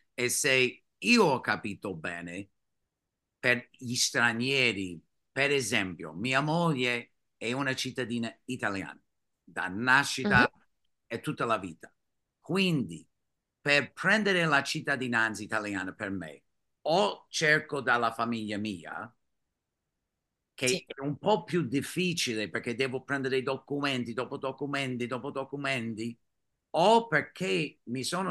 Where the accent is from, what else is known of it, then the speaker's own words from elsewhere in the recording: United States; Italian is a second language; Se vado adesso come un americano, non posso stare più di 3 mesi.